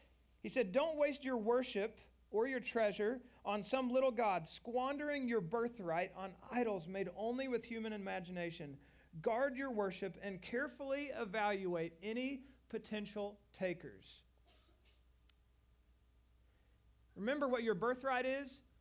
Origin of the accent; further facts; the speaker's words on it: Lawrence, Kansas, United States; I grew up in Lawrence, Kansas, love them.